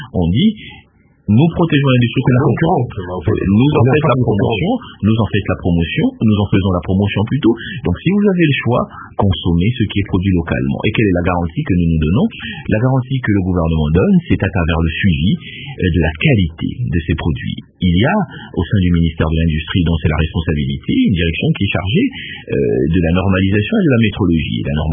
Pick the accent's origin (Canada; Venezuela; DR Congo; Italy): DR Congo; now in Kinshasa, DR Congo; moi je suis congolais, je vis dans cette ville de Kinshasa et j'ai fait le tour de quelques provinces.